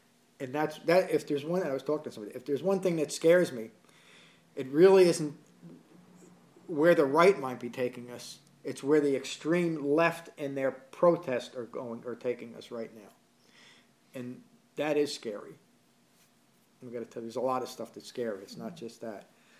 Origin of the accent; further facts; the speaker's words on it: Berkeley Heights, New Jersey, United States; I grew up in Berkeley Heights, New Jersey, nice little town.